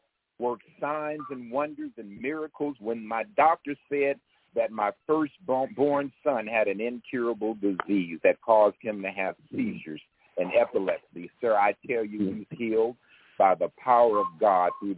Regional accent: New Orleans, Louisiana, United States; born there; Now, sir, before I met you, keep in mind, I was born in New Orleans. Why do I keep going back to New Orleans?

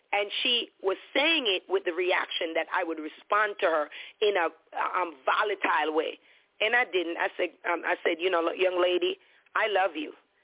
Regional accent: Jamaica; We're Jamaican, right? Our reflex are really, really quick.

